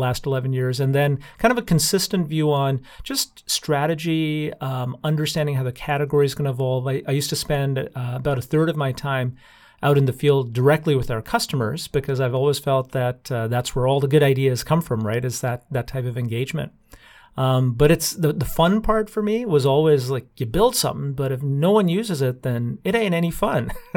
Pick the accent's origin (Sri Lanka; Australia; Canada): Canada; moved away as an adult; now in United States; But you know, coming out from Boston, and I grew up in Canada, to beautiful California